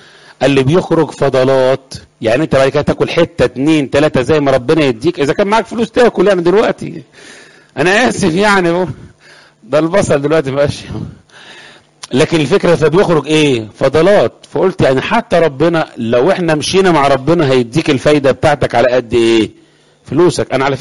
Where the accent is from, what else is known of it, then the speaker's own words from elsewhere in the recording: Upper Egypt, Egypt; على فكرة انا من الصعيد، جدودي والعمام والغامة